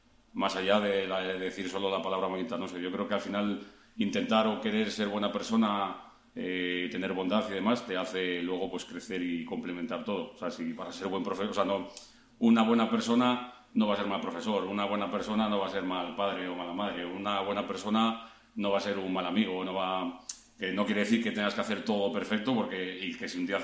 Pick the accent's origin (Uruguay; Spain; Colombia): Spain; Torrelavega, Cantabria; also born or lived in Santiago de Cartes; Pues yo digo siempre que tengo doble nacionalidad, soy de Torrelavega y de Santiago de Cartes. Empecé viviendo en Santiago de Cartes y en primero era eso así, me tuve que ir a Torrelavega, entonces soy muy torrelaveguense, pero de Santiago de Cartes.